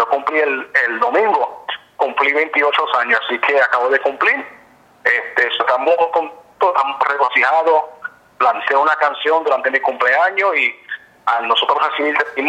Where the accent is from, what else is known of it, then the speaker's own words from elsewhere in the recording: New Jersey, United States; born there; nací en Nueva Jersey, mi papá y mi mamá ellos son de Nueva York también, pero ellos se conocieron en Fajardo, Puerto Rico. Yo nací en Nueva Jersey, pero tengo familia en Nueva York.